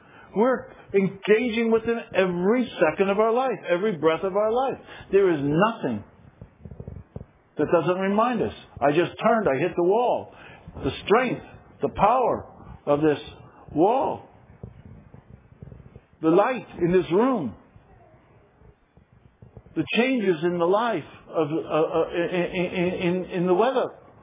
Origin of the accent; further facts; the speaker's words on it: United States; Look, I'm an American.